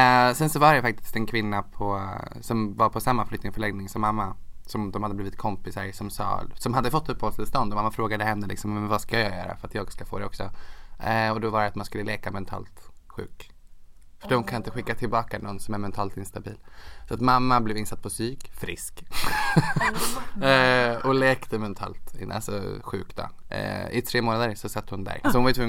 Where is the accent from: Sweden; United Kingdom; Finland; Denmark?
Sweden; Västervik, Kalmar County; born there; also born or lived in Linköping; jag föddes i Västervik, kommer jag ihåg.